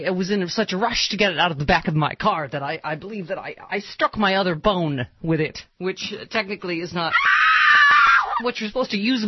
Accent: Lockport, New York, United States; So I have not made it in my hometown of Lockport, New York until right this second.

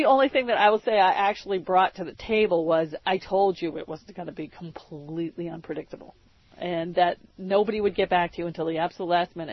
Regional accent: Maine, United States; I skied all the time because I grew up in Maine.

